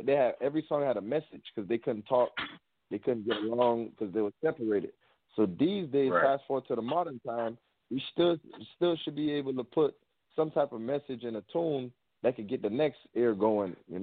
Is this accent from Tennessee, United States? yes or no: no; Miami, Florida, United States; I grew up in Little Haiti, so the whole thing about it is when I was a shorty, it was a lot of crimes